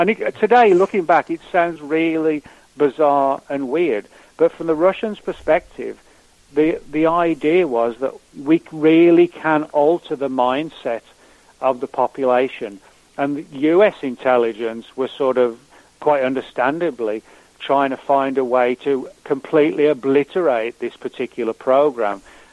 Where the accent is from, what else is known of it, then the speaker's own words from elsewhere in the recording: England, United Kingdom; moved away as an adult; now in United States; you can obviously tell from my voice, you know, I'm originally from England, you know. Mm-hmm. And, you know, I grew up in England as a kid and teenager and through my 20s before I moved over here.